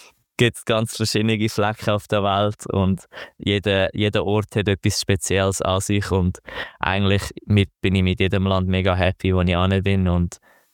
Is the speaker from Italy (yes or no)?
no; Switzerland; wie du sagst, als Schweizer sind wir extrem privilegiert